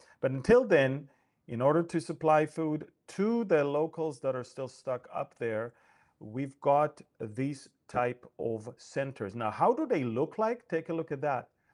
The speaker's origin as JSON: {"language": "English", "town": "Veenendaal", "region": "Utrecht", "country": "Netherlands", "said": "We are from Veenendaal, the Netherlands."}